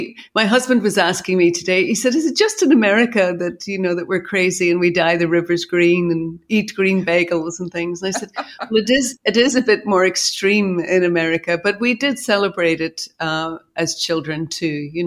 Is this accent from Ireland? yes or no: yes; Ireland; as a child growing up in Ireland, I have very fond memories of Easter holiday coming